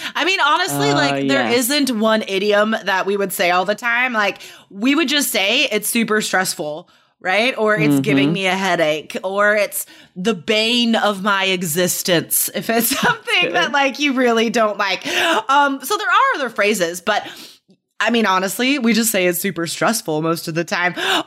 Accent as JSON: {"language": "English", "region": "West Coast", "country": "United States", "said": "Well, to us, we're both West Coast ladies, you know"}